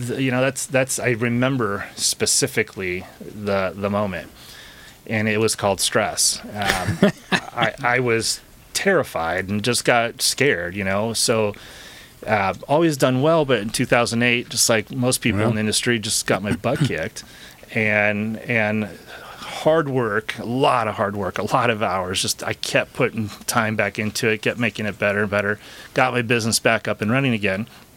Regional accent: San Clemente, California, United States; So I grew up in San Clemente, great little town and small town.

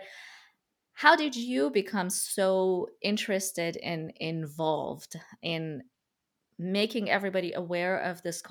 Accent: Iran; moved away as an adult; now in United States; My childhood and adolescence was in Iran. And then as an adult, I grew up basically here in the States.

